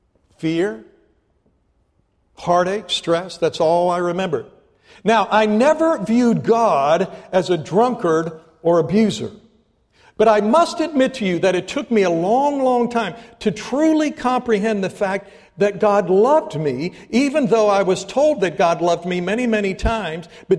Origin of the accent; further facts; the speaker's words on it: Ohio, United States; moved away; I grew up in Ohio. I knew nothing about the oil field.